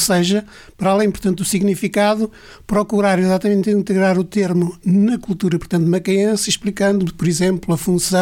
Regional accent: Foios, Guarda, Portugal; que eu aprendi em criança na minha terra, numa aldeia, portanto, reiana.

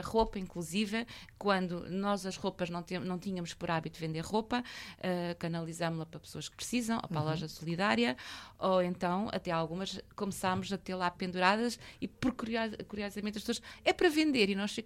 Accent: Lisbon, Portugal; Também temos a origem do Norte, tem disto a ver, não é? Embora eu já sou alfacinha

